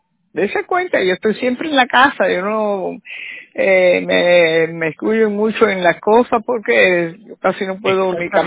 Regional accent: Cuba; born there; Yo sí me dije ciudadana, pero en Cuba fue donde yo nací.

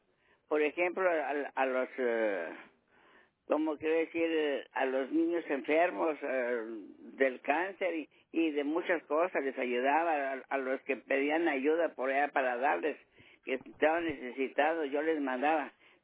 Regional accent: Mexico; Yo soy mexicana.

